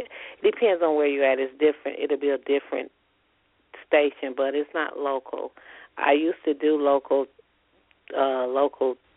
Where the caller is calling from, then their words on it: Michigan, United States; Yes, I'm calling from Michigan.